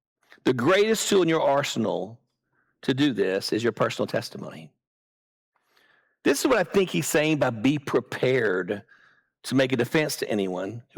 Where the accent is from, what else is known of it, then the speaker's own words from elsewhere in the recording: Decatur, Alabama, United States; For me, I grew up in Decatur, Alabama, with a Jewish mom and a lost dad.